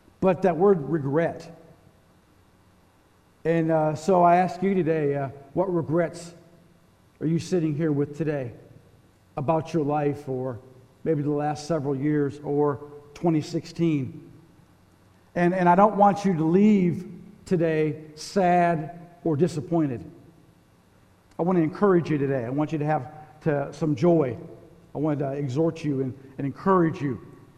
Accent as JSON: {"language": "English", "town": "St. Paul", "region": "Minnesota", "country": "United States", "tie": "born or raised there", "lives_now": "Augusta, United States", "said": "I never dreamed I'd be pastoring in Augusta, Georgia. You know, growing up in St. Paul, I never had any idea I'd be living here and pastoring, married with four kids"}